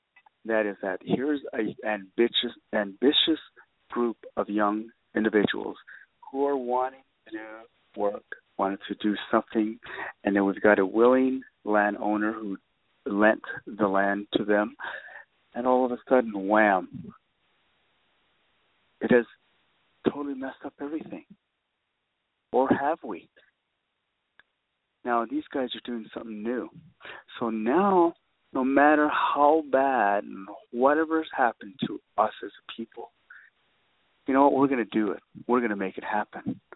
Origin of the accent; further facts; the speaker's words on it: Navajo Nation, United States; I think that it's probably what I was told when I was growing up on the Navajo Nation